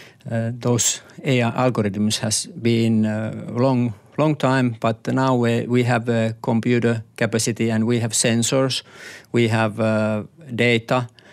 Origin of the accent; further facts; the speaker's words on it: Finland; English is a second language; And I come from Finland, which is North Europe country.